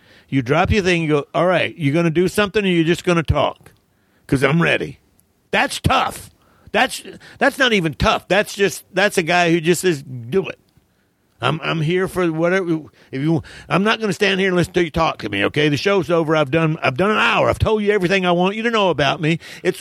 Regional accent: the South, United States; I grew up in the South. When a cop gives you a warning like that, you take it.

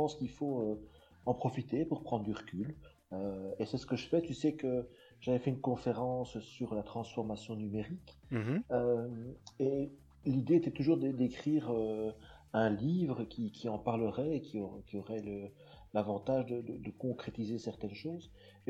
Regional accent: Marchienne-au-Pont, Wallonia, Belgium; also born or lived in Monceau-sur-Sambre; moi je suis un pur Carolo puisque je suis né à Monceau-sur-Sambre. J'ai vécu toute ma jeunesse à Marchiennes et maintenant j'habite Mons-sur-Marchiennes. Donc je suis Carolo

